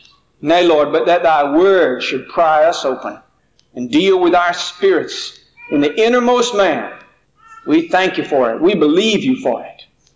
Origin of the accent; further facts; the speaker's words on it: Texas, United States; born there; also born or lived in Port St. Joe, Florida; I was born in East Texas, but I really didn't grow up in Texas. We grew up literally from pole to pole and moved sometimes 3, 4, even 5 times a year all the time that I was growing up.